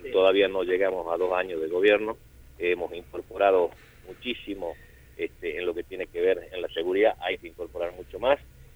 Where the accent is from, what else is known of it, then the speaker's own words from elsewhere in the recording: Salta, Argentina; yo a diferencia de él soy salteño, a diferencia de él soy salteño.